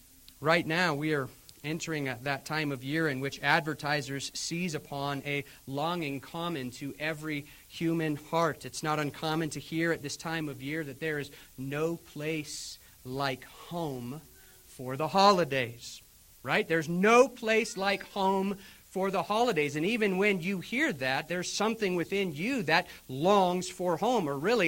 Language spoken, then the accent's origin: English; Colorado, United States; Again, I grew up here in Colorado